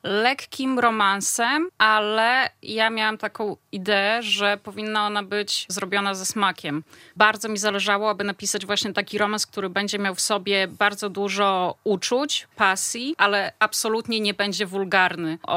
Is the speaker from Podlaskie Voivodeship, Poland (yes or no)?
yes; Narew, Podlaskie Voivodeship, Poland; also born or lived in Hajnówka / Gdańsk; całe moje dzieciństwo właściwie w Narwi, dopiero później Pomorze do Gdańska. Ale Narew jest moim takim miasteczkiem. Dzielę to swoje życie między życie zawodowe, które odbywa się w Monachium. Cały mój odpoczynek skupia się właśnie w Narwie